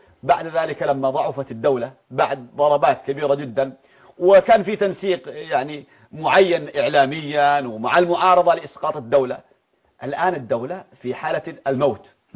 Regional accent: Yemen; أصلا عندنا في اليمن كانت حرية التسلح موجودة

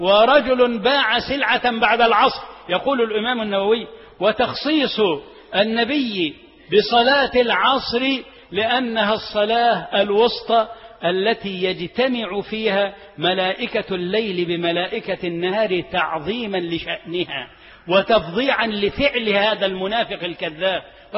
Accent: Egypt; اللهم اجعل بلدنا مصر أمنا وأمانا،

